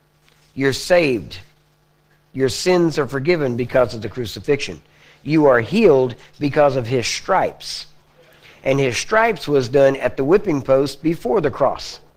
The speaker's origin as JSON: {"language": "English", "region": "the South", "country": "United States", "said": "Well, I'm from the South. So, now, we have a slightly different take on it."}